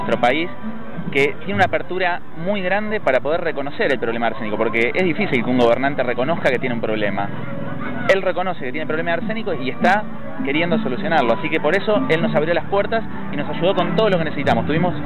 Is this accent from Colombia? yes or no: no; Buenos Aires, Argentina; Yo soy de Ciudad de Buenos Aires.